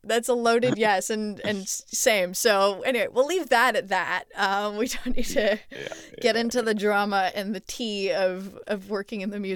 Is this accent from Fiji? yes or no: no; Montreal, Quebec, Canada; Same. I mean, I'm from Montreal.